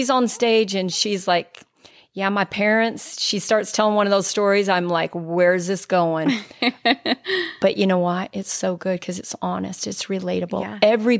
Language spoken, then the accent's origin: English; Utah, United States; But yeah, I was born and raised in Utah.